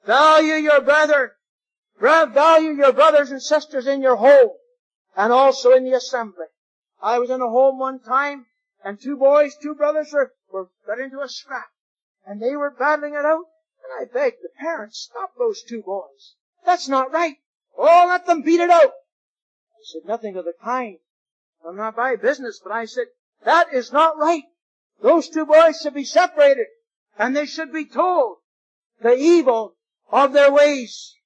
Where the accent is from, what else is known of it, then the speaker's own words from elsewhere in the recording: Kenora, Ontario, Canada; You know, 2 weeks ago, I was in Kenora, Ontario, my hometown.